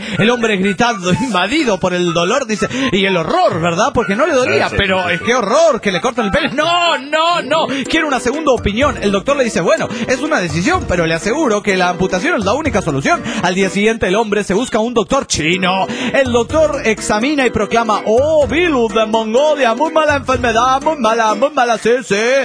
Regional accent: Granollers, Catalonia, Spain; de Granollers, España.

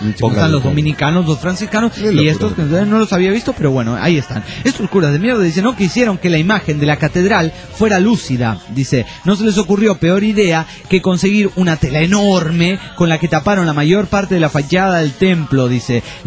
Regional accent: Bogotá, Bogotá D.C., Colombia; de Bogotá.

